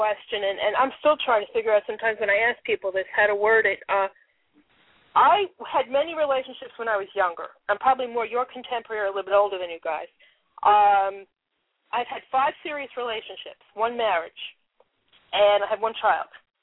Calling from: Connecticut, United States; I'm from Connecticut.

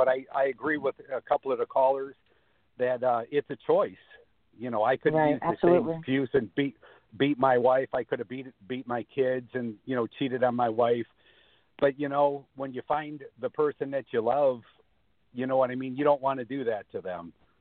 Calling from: Florida, United States; I'm calling from Florida.

